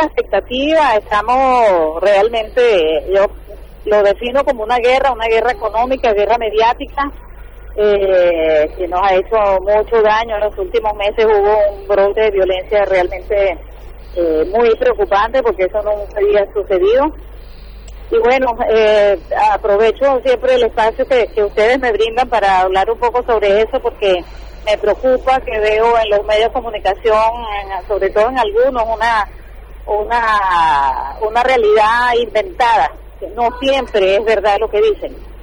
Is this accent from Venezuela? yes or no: yes; Venezuela; como venezolana